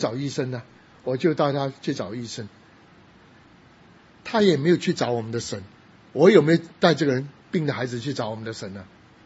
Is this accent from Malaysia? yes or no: no; China; 那突然看到我是中国人